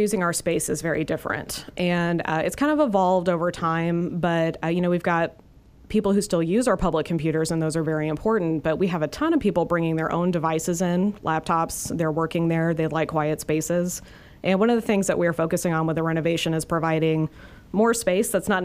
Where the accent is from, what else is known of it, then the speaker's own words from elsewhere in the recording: Houston, Texas, United States; also born or lived in Michigan / New Mexico; I'm from Houston originally.